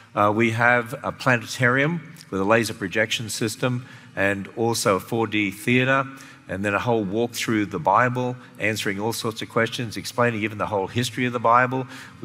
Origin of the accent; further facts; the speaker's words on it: Australia; now in United States; I came from Australia originally, so I hope I still sound like that. And actually, I find, as an Australian in America, people love the Australian accent